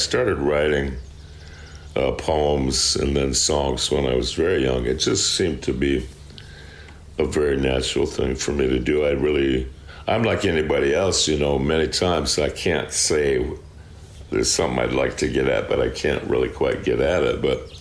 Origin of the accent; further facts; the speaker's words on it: Iowa, United States; also born or lived in Missouri / Kansas; I was raised not just in Iowa, but also in southern Missouri and southern Kansas. When my dad was a preacher, he was from southern Missouri. And we spent about 5 years down in a town called Parsons, Kansas, just north of the Oklahoma border.